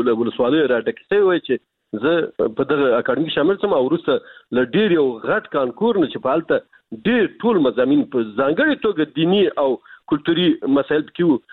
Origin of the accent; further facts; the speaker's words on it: Baghlan, Afghanistan; په هغه منطقه کې چې موږ د بغلان یو ډنډیګوري هلته هم ځورونې کوي، په بغلان کې هم لاسونې کوي